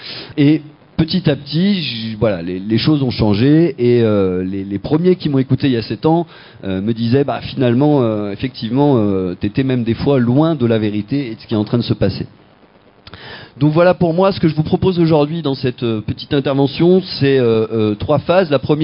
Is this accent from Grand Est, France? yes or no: no; Lyon, Auvergne-Rhône-Alpes, France; moved away as an adult; now in Limoges, France; Moi, je suis lyonnais, ça fait plus de 20 ans que je suis à Limoges.